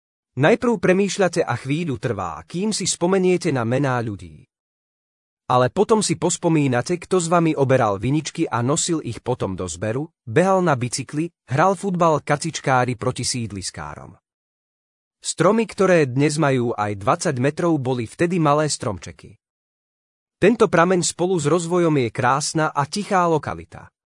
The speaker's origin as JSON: {"language": "Slovak", "town": "Levoča", "region": "Prešov Region", "country": "Slovakia", "tie": "born or raised there", "said": "Som Levočan pomaly 50 rokov a mojich obľúbených miest je tu veľa."}